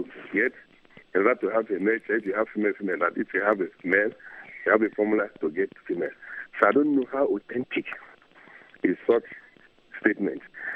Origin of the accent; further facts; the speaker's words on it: Arochukwu, Abia, Nigeria; I'm from Arochukwu in the southeast part of Nigeria